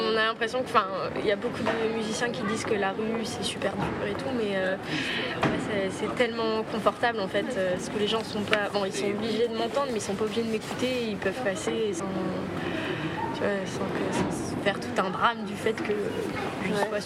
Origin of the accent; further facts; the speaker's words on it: France; je suis française